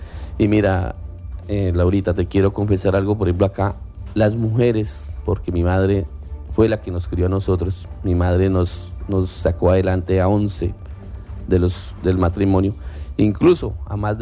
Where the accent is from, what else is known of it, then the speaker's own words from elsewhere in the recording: Puerto Concordia, Meta, Colombia; mi Diosito lindo y la gente de Puerto Concordia que me ha amado, que me ha acogido porque este es mi pueblo.